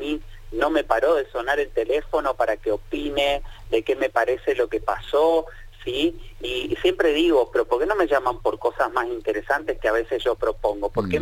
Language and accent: Spanish; Chaco, Argentina; now in Buenos Aires, Argentina; Pero también soy del interior, ¿eh? No me vayan a confundir con los porteños, porque yo soy del Chaco también.